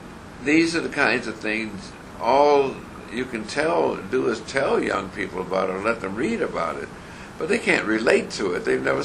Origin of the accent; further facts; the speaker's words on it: Cleveland, Ohio, United States; We came from Cleveland, where we'd been born and raised